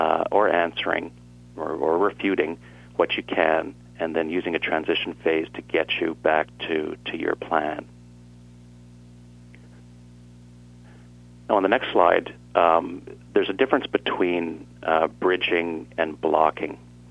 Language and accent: English; Newfoundland and Labrador, Canada; born there; as a Newfoundlander by birth, and anybody in Canada listening knows Newfoundlanders, we tend to be fairly colorful.